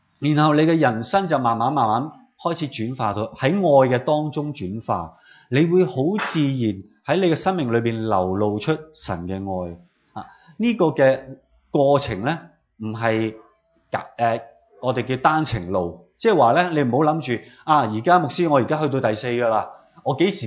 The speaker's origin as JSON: {"language": "Cantonese", "country": "China", "said": "即係我哋中国人叫初一十五啦"}